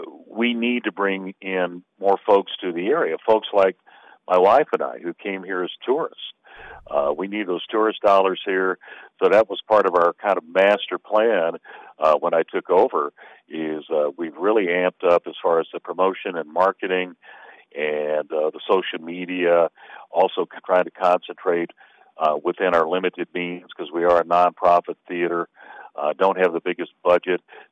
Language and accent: English; Houston, Texas, United States; I'm a Texan. Grew up in Houston, the Austin area.